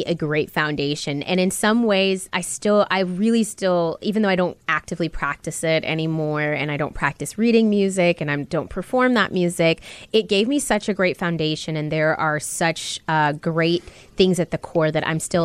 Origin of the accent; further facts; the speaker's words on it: Hammond, Louisiana, United States; I grew up in Hammond, Louisiana at the time.